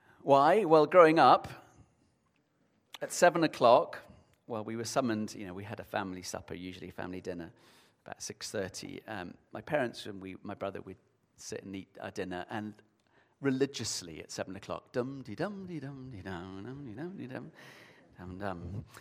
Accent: Sheffield, Yorkshire and the Humber, United Kingdom; maybe it's because I'm a city boy at heart, growing up in Sheffield.

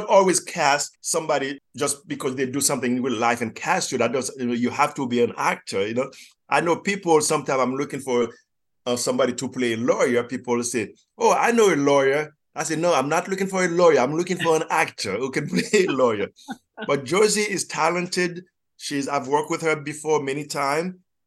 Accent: Haiti; And I grew up in Haiti.

